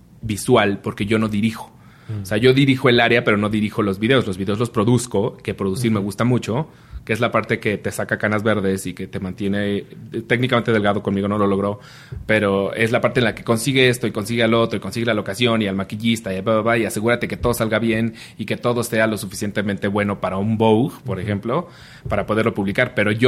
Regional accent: State of Mexico, Mexico; O sea, puedo decir que crecí en Ciudad de México. Es Estado de México, pero es lo que le llaman zona metropolitana.

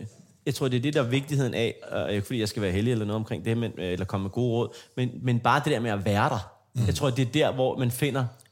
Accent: Iran; Danish is a second language; yes, så for, der er vi iranerne!

